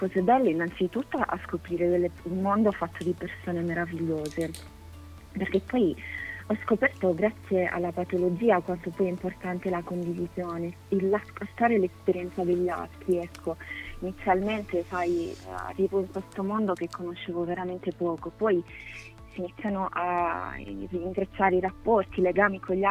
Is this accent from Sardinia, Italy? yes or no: yes; Sardinia, Italy; volevo salutarvi con un saluto in gallurese, che è il dialetto che si parla nella mia terra